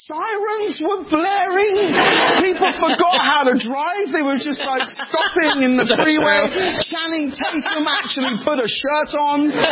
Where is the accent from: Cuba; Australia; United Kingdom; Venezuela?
United Kingdom; England; now in Los Angeles, United States; I'm from England. You know, and rain is not a big deal for us. It rains, you know, approximately 23 and a half hours of the day. But here in LA, it rains for 45 minutes.